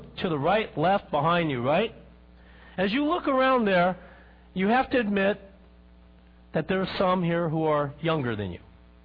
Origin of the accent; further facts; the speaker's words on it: Castro Valley, California, United States; I had the opportunity to preach in a church in my hometown of Castro Valley, a Chinese church.